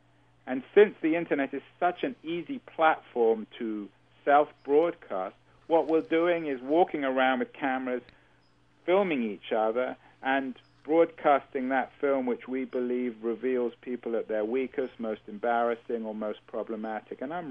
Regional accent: London, United Kingdom; born there; My personal background is I was born in North London, in England. I went to university in England.

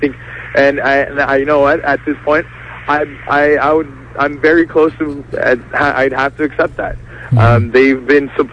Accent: Canada; And as Canadians, as the Tamil community and as a Canadian community, we're absolutely shocked by this.

